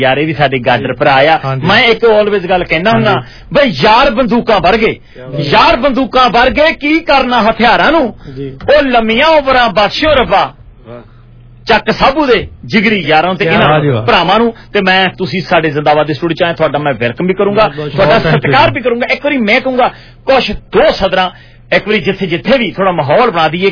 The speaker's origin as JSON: {"language": "Punjabi", "region": "Punjab", "country": "India", "said": "ਮੈਂ ਦੁਆਬੇ ਦਾ ਰਹਿਣ ਵਾਲਾ ਆ ਤੇ ਸਾਡੇ ਦੁਆਬੇ ਦੇ ਵਿੱਚ ਕਹਾਵਤ ਹੁੰਦੀ"}